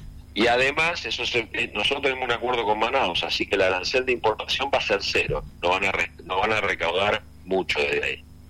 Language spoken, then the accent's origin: Spanish; Argentina; Nosotros también somos argentinos que aportamos para que eso se pague.